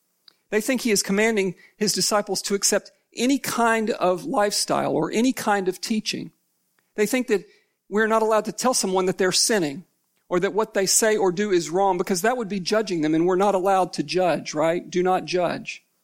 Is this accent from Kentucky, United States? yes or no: yes; Kentucky, United States; I'm from Kentucky, and yesterday was, of course, the Kentucky Derby.